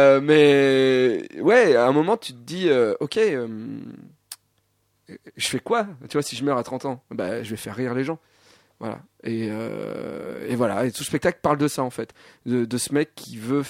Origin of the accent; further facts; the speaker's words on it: Auvergne-Rhône-Alpes, France; moved away as an adult; now in Paris, France; le spectacle explique ce qui a fait que je suis parti de l'Ardèche pour essayer d'aller gagner ma vie en faisant rire les gens à la capitale